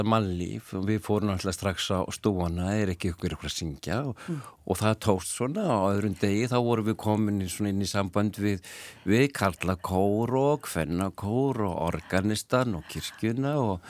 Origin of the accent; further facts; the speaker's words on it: Akranes, Western Region, Iceland; En svo fórum við upp á Akranes og það var heimabærin